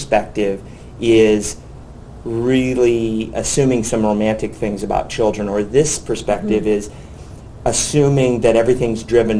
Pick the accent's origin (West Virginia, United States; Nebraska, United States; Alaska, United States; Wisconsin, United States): Nebraska, United States; also born or lived in Dallas, United States; now in Canada; I came to Canada 10 years ago. I'm originally from Nebraska, but I came from the University of Texas at Dallas.